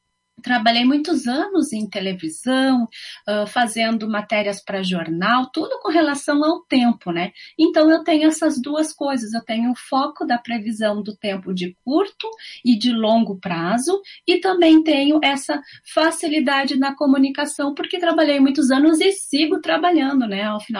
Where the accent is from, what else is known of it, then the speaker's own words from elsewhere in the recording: Camaquã, Rio Grande do Sul, Brazil; eu vim do interior do Rio Grande do Sul, né, região lá de Camaquã, que está pertinho da capital, em torno de 120 quilômetros, né, então eu vivia no interior, mas também tinha esse domínio, assim, da capital